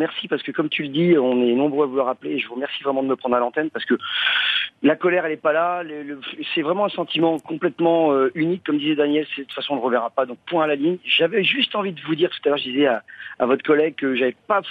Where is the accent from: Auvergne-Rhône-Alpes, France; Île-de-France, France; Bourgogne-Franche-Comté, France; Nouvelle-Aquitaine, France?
Île-de-France, France; Paris; Moi, je suis parisien depuis la première heure.